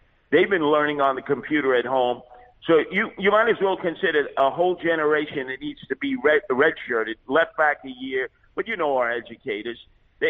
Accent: New York, United States; I was born and raised in New York, and I lived through the tough 70s and 80s and early 90s before Rudy Giuliani was elected mayor.

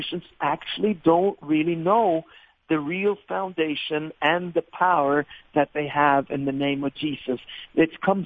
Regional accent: Norway; I grew up in Norway. I spent all my years here. And then I went to America

